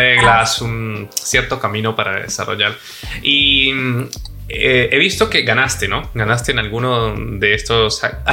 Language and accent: Spanish; Venezuela; now in Madrid, Spain; yo soy de Venezuela, actualmente vivo en Madrid.